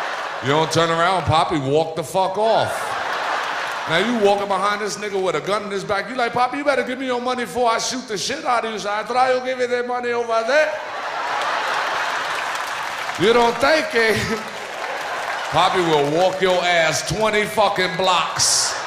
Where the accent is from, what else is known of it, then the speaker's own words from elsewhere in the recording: Brooklyn, New York, United States; I love people from Brooklyn. I'm from Brooklyn, shit.